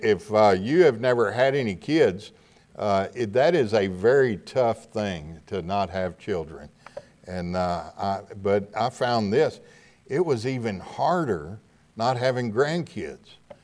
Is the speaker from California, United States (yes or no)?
no; Pasadena, Texas, United States; I'm from the Houston area, from Pasadena, Texas. I never thought in my wildest dreams I'd be up in New York preaching.